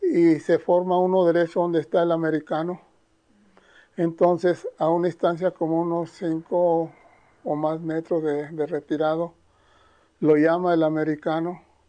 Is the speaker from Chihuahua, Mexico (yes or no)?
yes; Parral, Chihuahua, Mexico; also born or lived in La Mier, Durango, Mexico; Mis padres andaban de un rancho a otro. Salimos de La Mier, Durango, aquí al estado de Chihuahua. Y aquí como quien dice, me crié en Parral, Santa Bárbara, El Oro.